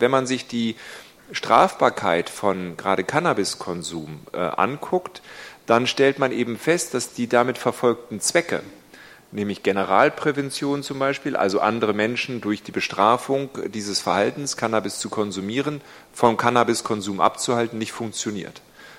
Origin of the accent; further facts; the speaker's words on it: Garbsen, Lower Saxony, Germany; now in Neustadt am Rübenberge, Germany; Ich komme aus Garbsen. Ist mein Wahlkreis, sorry. Ich wohne in Neustadt. Gefühlt bin ich immer noch Garbsener, weil da bin ich groß geworden. Aber ich bin ein Dorf weitergezogen, das ist Neustadt am Rübenberge.